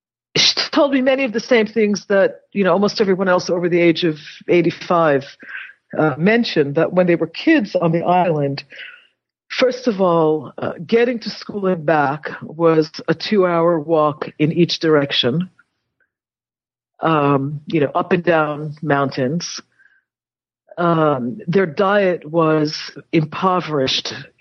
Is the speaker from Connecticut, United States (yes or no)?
no; New York City, New York, United States; I mean, I grew up in New York City.